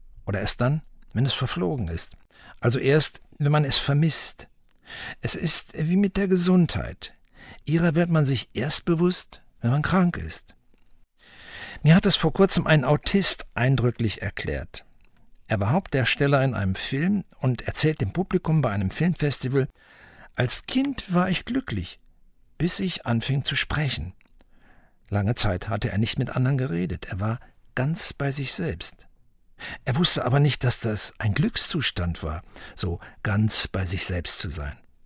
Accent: Saarland, Germany; Nicht nur als Saarländer will ich mir das zu Herzen nehmen.

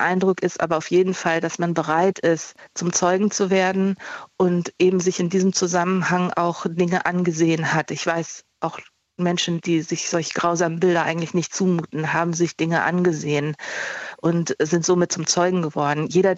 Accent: Munich, Bavaria, Germany; born there; Ich bin in München geboren.

